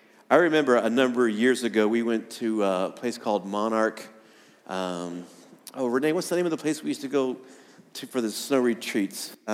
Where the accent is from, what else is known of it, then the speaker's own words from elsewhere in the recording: Illinois, United States; also born or lived in Missouri / Colorado; You know, growing up in Illinois, in Missouri, in Colorado, I closely associated snow with about Christmas time.